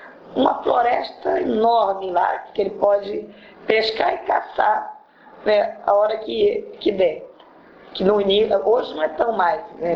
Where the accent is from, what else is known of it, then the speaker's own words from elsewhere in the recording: Mato Grosso, Brazil; also born or lived in Paraná; Vem eu, né, que não sou exatamente de nenhum lugar. Né, nasci no Paraná, criada parcialmente na Transamazônica, Mato Grosso, depois vim para cá.